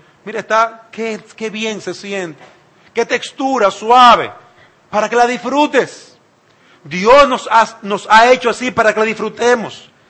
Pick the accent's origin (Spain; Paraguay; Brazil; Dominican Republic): Dominican Republic; Yo soy dominicano y me gusta la cosa salseada, ¿eh? Yo soy dominicano.